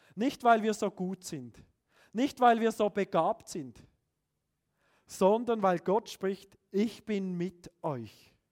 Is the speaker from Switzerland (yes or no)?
yes; Switzerland; Wir sind als Schweizer super, stammtischartig wissen wir es immer besser.